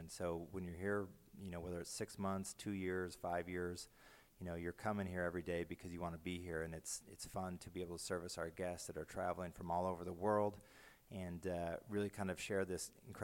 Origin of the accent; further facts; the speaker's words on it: Boise, Idaho, United States; I'm originally from Boise, Idaho.